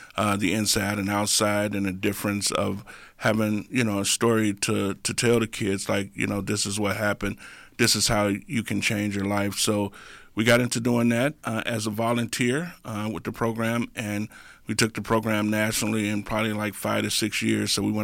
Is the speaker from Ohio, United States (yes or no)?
no; Chicago, Illinois, United States; now in Racine, United States; First of all, I'm originally from Chicago. I live in Chicago. I went to high school in Chicago, George W. Collins. Moved to Racine in 1992. Been here ever since.